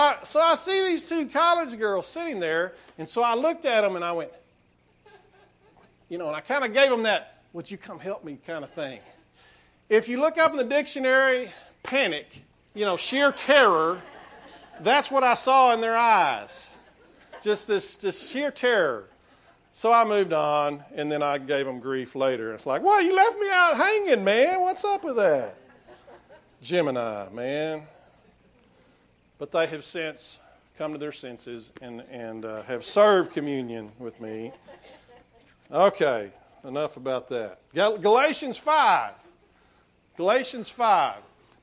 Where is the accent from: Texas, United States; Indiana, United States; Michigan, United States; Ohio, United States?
Texas, United States; Winters; born there; I was born in Winters and spent many summers in different times going and spending some time with granny.